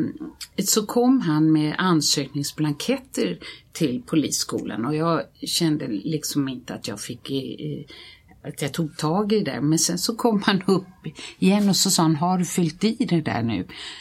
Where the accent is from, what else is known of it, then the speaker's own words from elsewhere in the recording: Lidingö, Stockholm County, Sweden; Jag är 68 år och är uppvuxen på Lidingö faktiskt, där jag gick i skola och gymnasiet.